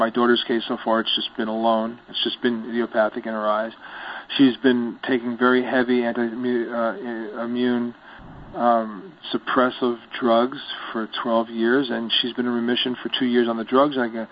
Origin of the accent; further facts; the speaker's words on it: New York, United States; I can't believe I'm a New Yorker. I can't do something for my fellow New Yorkers.